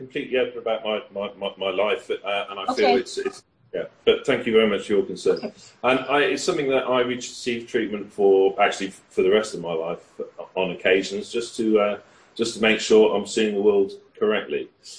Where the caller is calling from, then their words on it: Italy; I'm calling from Italy, so if there's a problem with the internet connection, please forgive me.